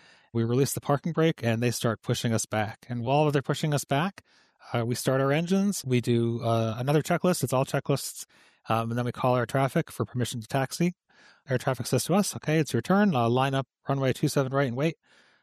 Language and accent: English; Pittsfield, Massachusetts, United States; I grew up in Pittsfield, a small city in western Massachusetts, with a small airport where I took my first flying lessons.